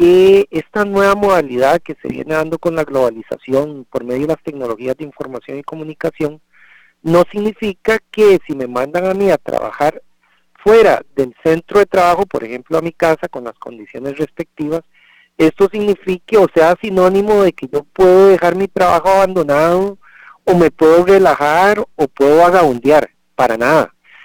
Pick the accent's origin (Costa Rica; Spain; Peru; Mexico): Costa Rica; nosotros como costarricenses